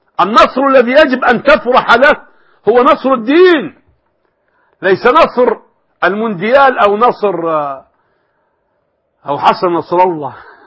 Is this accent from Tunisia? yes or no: no; Egypt; في بلدي مصر